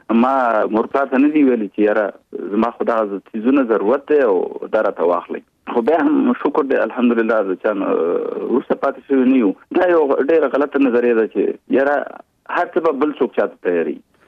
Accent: Kunar, Afghanistan; now in Kabul, Afghanistan; زه د افغانستان د یوې غرنۍ سیمې چې کونړ ولایت نومېږي، زه د کونړ ولایت یم. په 1991 زیږدیز کال کې هلته زیږېدلی یم. ابتدایي اړومبني تعلیمات مې هلته په خپله سیمه کې کړي دي، وروسته بیا کابل ته راغلی یم،

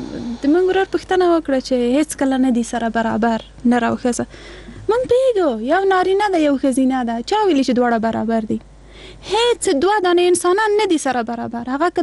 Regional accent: Afghanistan

